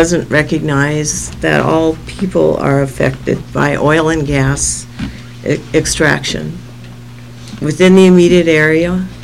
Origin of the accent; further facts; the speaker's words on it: Belfield, North Dakota, United States; I'm from Belfield.